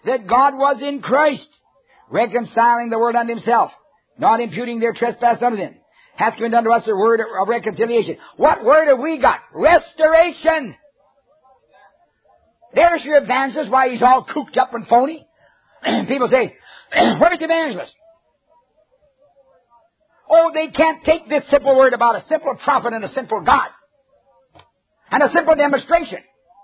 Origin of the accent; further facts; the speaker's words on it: Canada; I'm a Canadian.